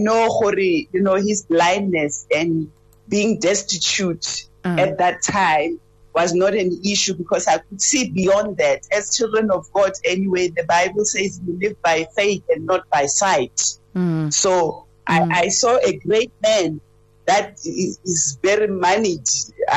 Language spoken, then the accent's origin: English; Alexandria, Gauteng, South Africa; I grew up in Alexandria, so, you know, they call it Gomorrah. That's a very, it's a place where I grew up, the survival of the fittest there. I know how to be a young person growing in a township without, you know, without resources.